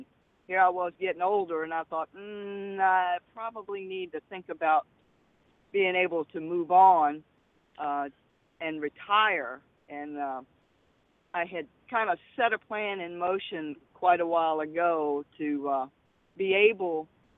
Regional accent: Richmond, Virginia, United States; Well, born and raised in Richmond, Virginia, and thought that's where I would stay for most of my life.

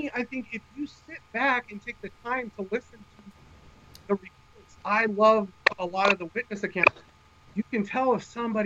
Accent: Washington, United States; I grew up in Washington, you know, out in the wilderness, spent time alone out there plenty of times.

